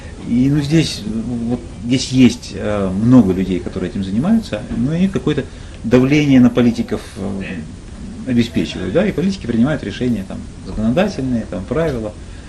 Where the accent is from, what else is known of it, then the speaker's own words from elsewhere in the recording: Saint Petersburg, Russia; в Петербурге, в моем родном городе